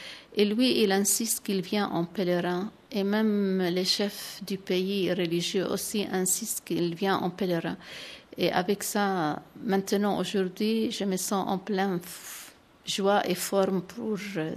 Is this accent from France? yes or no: no; Bethlehem, West Bank, Palestine; born there; French is a second language; also born or lived in Italy; now in Jerusalem; je suis née à Bethléem et maintenant je suis à Jérusalem depuis 14 ans. Mais quand même, j'étais à l'étranger selon les besoins de la congrégation. J'étais en Italie pour 12 ans.